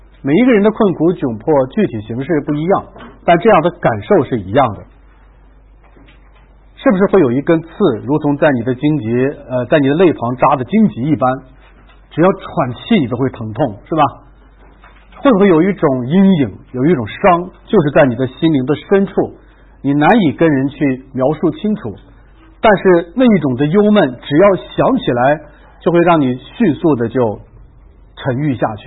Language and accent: Chinese; China; 我发现我们中国人的伟大的文学作品跟西方相比，有一个方面是毫不逊色的